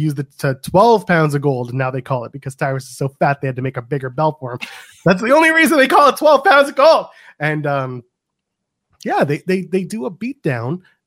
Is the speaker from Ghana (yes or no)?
no; England, United Kingdom; accent: English; I just got rid of my English accent just to make sure everyone understood we are not the same.